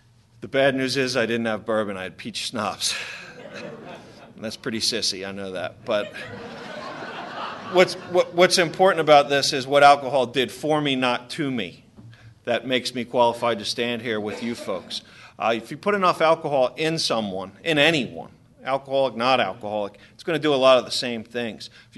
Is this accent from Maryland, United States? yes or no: yes; Baltimore, Maryland, United States; I grew up in Baltimore, Maryland. I came from a wonderful family.